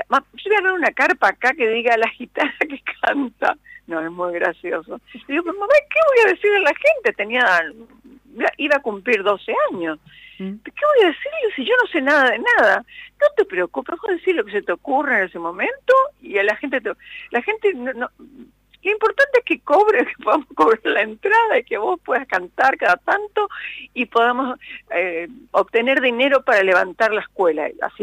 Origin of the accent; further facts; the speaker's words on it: Posadas, Misiones, Argentina; also born or lived in San Antonio / Encarnación; Mi hermana nació en Iguazú, pero después al poco tiempo, éramos niñas aún, ya nos vinimos para Misiones, para Posadas, no encontramos lugar, fuimos a Encarnación a vivir un tiempito, después ya volvimos a Posadas y nos quedamos definitivamente, aunque en diferentes lugares